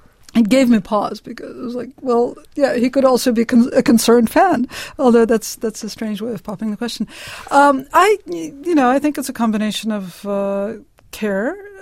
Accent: United States; It's worse that I'm American.

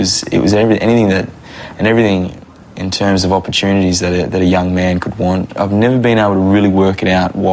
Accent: Darwin, Northern Territory, Australia; I'm from Darwin.

